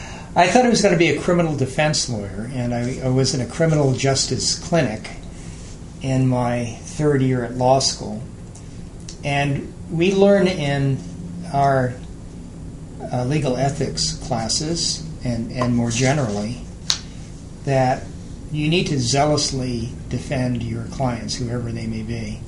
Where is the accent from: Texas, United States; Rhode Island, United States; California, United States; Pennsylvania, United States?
Rhode Island, United States; Newport; also born or lived in Newton; Well, I was born here in Boston, actually Newton, Massachusetts, a suburb of Boston. I grew up, however, in Newport, Rhode Island.